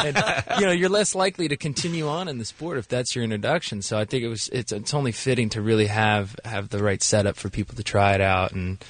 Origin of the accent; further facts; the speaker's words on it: California, United States; the thing that was amazing is I'm from California. I think people forget that. They think I'm from Vermont or something like that, where it's really cold, or Colorado.